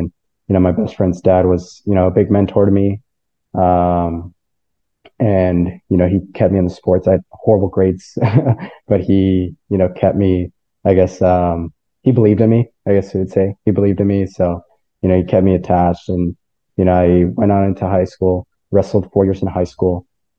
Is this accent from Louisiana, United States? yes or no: no; Madera, California, United States; So I was born and raised in Madera, California.